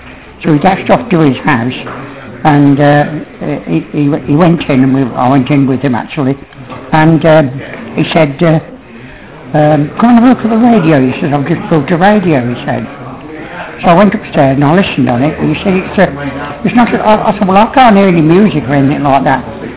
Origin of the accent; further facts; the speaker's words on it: Coventry, West Midlands, United Kingdom; I lived in Coventry right from about 2 years old, you know. I mean, you could say old, so I was born in Coventry, you know.